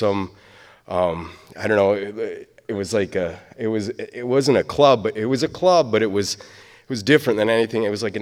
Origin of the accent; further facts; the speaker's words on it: Michigan, United States; born there; I was born in West Michigan, and, you know, my family was, you know, just the run-of-the-mill, middle-class family